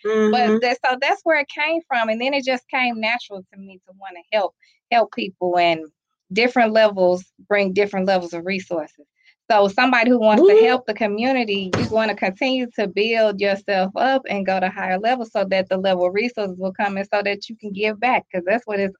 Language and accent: English; St. Louis, Missouri, United States; I was born and raised in the Ville, and I lived in the city all my life.